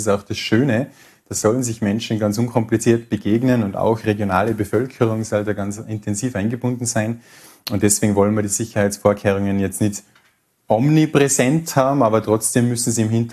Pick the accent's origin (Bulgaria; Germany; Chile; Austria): Austria; Tyrol; als Tiroler macht es mich stolz